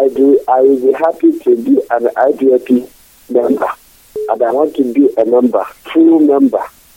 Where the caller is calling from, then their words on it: Niger State, Nigeria; I'm calling from Niger State, from Zululand.